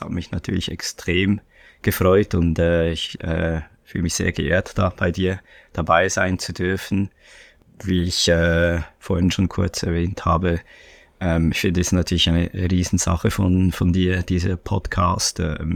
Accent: Bern, Switzerland; born there; now in Zurich, Switzerland; Ich befinde mich tatsächlich in der Schweiz, in Zürich selber, in der Stadt Zürich. Ursprünglich bin ich eigentlich in Bern geboren, aber ich wohne jetzt mittlerweile seit 23 Jahren in Zürich und da in der Stadt Zürich.

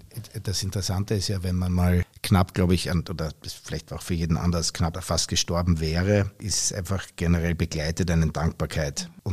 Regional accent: Austria; also born or lived in United States; Ich bin in Amerika geboren, weil mein Vater beruflich dort war und bin dann als kleines Kind erst nach Österreich gekommen.

